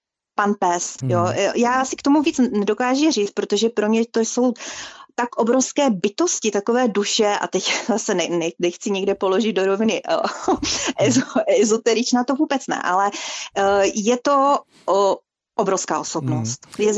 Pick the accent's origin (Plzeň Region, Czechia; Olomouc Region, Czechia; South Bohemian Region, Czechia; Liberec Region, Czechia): Olomouc Region, Czechia; Olomouc; na konci července 2016 už jsem se stěhovala do Olomouce, odkud pocházím.